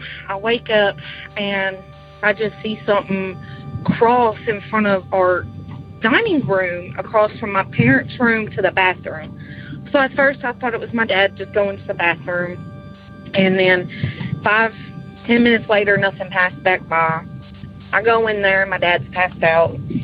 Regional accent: Dukedom, Tennessee, United States; also born or lived in Martin, Tennessee; I am from Martin, Tennessee. But before that, I was from Dukedom, Tennessee, which is in the middle of nowhere.

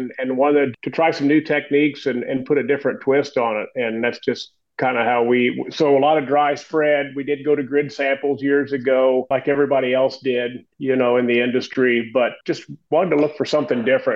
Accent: St. Joseph, Illinois, United States; Okay, so we're East Central Illinois. We are, St. Joseph is my hometown.

